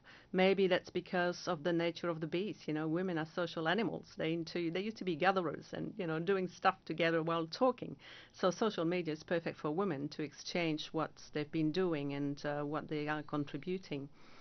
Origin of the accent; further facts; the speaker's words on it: Belgium; now in Australia; I come from Belgium and I have been living in Australia since the early 80s. But there's always a little part of me which is Belgian. And there is a part of me which is Australian, who has become Australian.